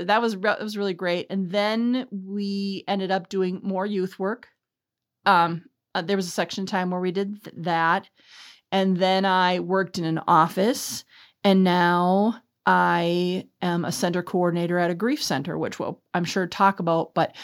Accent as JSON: {"language": "English", "town": "Minneapolis", "region": "Minnesota", "country": "United States", "tie": "born or raised there", "said": "Well, I grew up in South Minneapolis to two parents who lived together their entire marriage."}